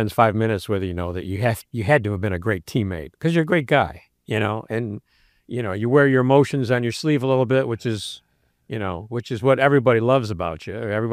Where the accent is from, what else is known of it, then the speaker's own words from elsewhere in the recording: Niagara Falls, New York, United States; And the cherry on the sundae is you married a beautiful girl from my hometown of Niagara Falls.